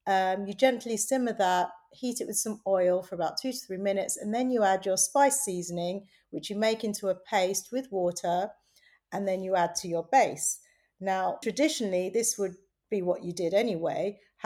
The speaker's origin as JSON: {"language": "English", "region": "London", "country": "United Kingdom", "tie": "born or raised there", "said": "So my heritage is Bangladeshi, and I grew up on Brick Lane"}